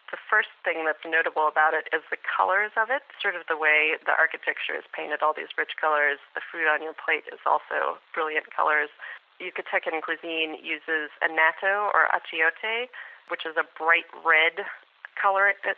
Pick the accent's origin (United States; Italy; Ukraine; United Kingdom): United States; New Mexico; As we talked about last time I was on, I'm from New Mexico.